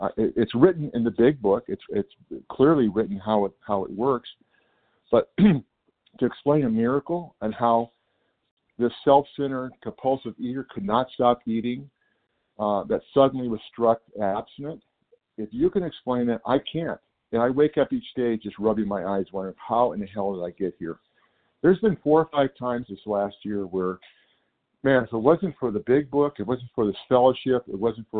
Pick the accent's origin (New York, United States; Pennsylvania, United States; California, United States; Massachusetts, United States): California, United States; I'm from California.